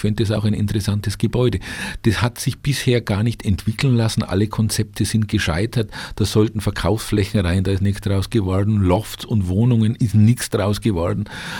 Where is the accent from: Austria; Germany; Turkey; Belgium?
Germany; Bavaria; Ich komme ja aus der Nähe, ursprünglich von Rothenburg ob der Tauber